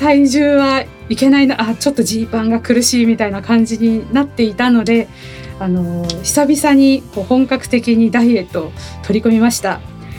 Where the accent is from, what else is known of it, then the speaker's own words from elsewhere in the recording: Shakujii, Tokyo, Japan; also born or lived in Ogikubo, Tokyo / Hidaka, Saitama; 出身地はですね、多分私東京の荻窪と母から聞いたんですけれども、育ちは石神井公園というところで育ちまして、学生時代はずっと埼玉の日高市というところですね、そこで育ちました。